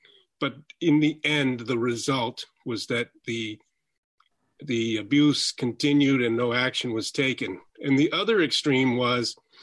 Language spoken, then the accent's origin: English; Connecticut, United States; I'm a writer. I grew up in Connecticut. My dad was an English professor. We had seven kids in the family. We were Catholic in the 60s.